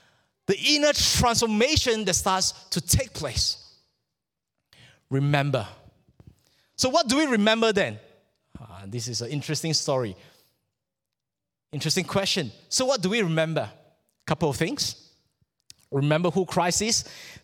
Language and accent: English; Malaysia; I came from Malaysia. So we have this phobia in Malaysia.